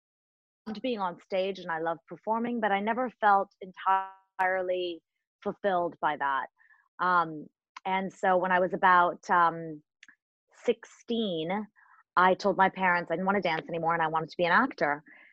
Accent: Toronto, Ontario, Canada; also born or lived in India / Africa / London; So, I was born in India. And I grew up in Africa and London, and then I came to Canada when I was almost 7 to Toronto.

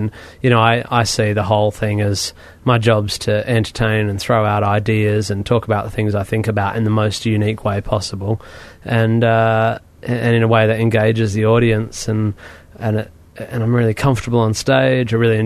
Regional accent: Perth, Western Australia, Australia; Perth, Western Australia.

